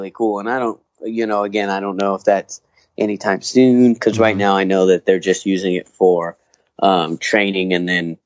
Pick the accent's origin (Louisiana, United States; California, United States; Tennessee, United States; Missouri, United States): California, United States; Fresno; Like, who would ever think, like, oh yeah, I'm from Fresno, I'm gonna go see a surf competition in my backyard